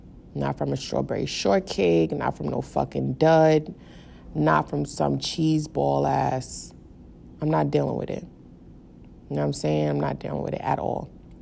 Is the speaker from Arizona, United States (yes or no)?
no; Bronx, New York, United States; Maybe it's because I'm from the Bronx. We don't tolerate shit for that long.